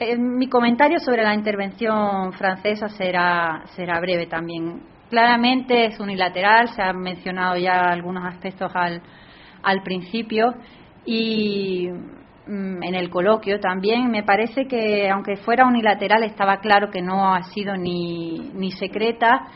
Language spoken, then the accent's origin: Spanish; Granada, Andalusia, Spain; also born or lived in La Línea; yo soy de Granada, nací en La Línea, en Cádiz